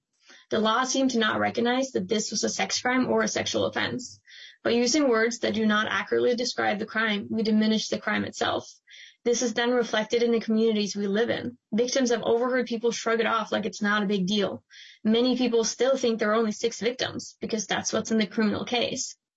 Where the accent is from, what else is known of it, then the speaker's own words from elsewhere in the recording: Norway; Growing up in Norway, I always watched American movies, amazed by the effort law enforcement put into solve crime.